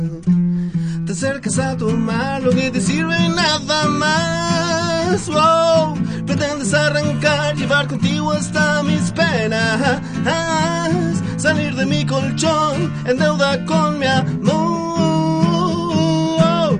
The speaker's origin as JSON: {"language": "Spanish", "town": "Maipú", "region": "Santiago Metropolitan Region", "country": "Chile", "said": "Sí, somos todos de acá de Maipú, yo soy de Ciudad Satélite"}